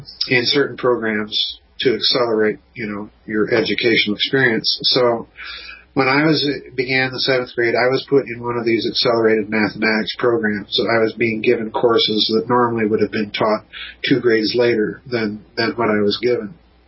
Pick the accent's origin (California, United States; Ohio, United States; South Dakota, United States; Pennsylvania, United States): South Dakota, United States; I grew up in South Dakota.